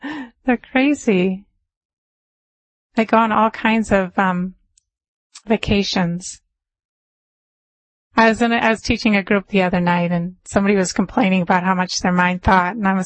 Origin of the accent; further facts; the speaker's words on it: Minnesota, United States; When I was younger, as I said, I grew up in Minnesota. And my dad used to take us camping. And I came from a family of 8 children.